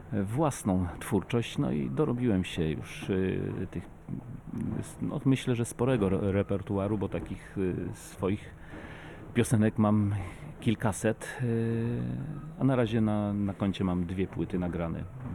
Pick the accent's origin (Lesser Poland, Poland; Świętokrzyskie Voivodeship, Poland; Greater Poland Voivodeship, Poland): Świętokrzyskie Voivodeship, Poland; Nadziejów; also born or lived in Radom; now in Solina, Poland; A rodzinne moje strony to jest Kieleczyzna, Góry Świętokrzyskie, te północne krańce Gór Świętokrzyskich, taka malutka miejscowość Nadziejów, to jest moja rodzinna miejscowość. Później jeszcze był Radom po drodze, no ale już od ponad 30 lat mieszkam tutaj